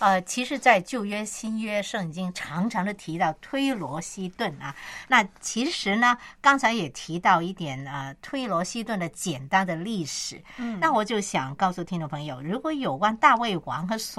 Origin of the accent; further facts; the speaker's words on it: Hong Kong; 我们香港人叫阿 Sir 嘛。